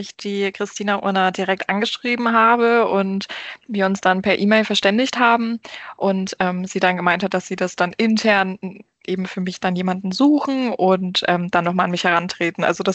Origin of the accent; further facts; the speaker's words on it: Bayreuth, Bavaria, Germany; ich komme ja aus Bayreuth